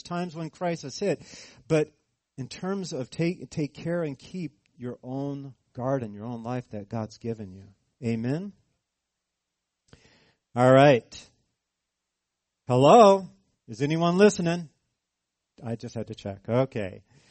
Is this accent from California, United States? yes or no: yes; California, United States; Because I'm from California.